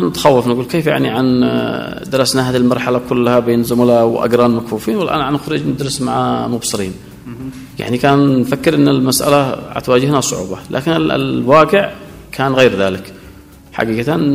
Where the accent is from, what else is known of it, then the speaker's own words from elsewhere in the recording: Al Bayda Governorate, Yemen; من محافظة البيضاء مديرية رداع.